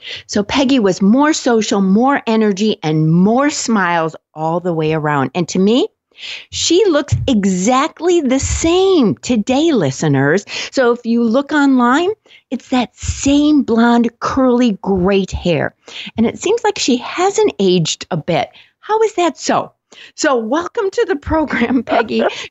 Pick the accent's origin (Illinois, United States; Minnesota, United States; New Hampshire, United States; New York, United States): Minnesota, United States; Minneapolis; she also grew up in my hometown, Minneapolis, Minnesota.